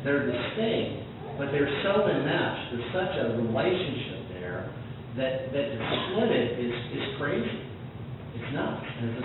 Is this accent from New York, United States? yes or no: no; Arizona, United States; I've dealt with Mormons a lot over the years, growing up in Arizona, etc.